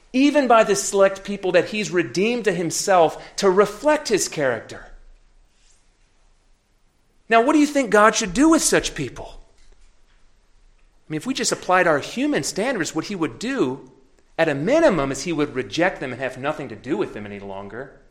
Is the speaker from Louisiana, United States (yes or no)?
yes; Louisiana, United States; I grew up in Louisiana. Mississippi River goes through Louisiana. Basically, we are the sewage system of the whole of the United States. Everything drains through my state.